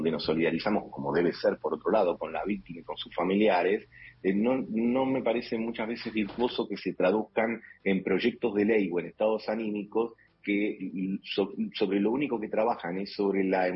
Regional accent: Buenos Aires, Argentina; born there; yo nací en Saavedra … vivía a la vuelta de casa.

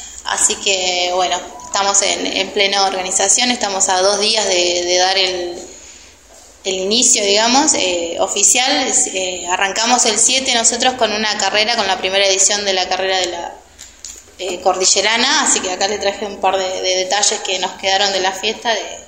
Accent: Aldea Las Pampas, Chubut, Argentina; Yo vengo de Aldea Las Pampas

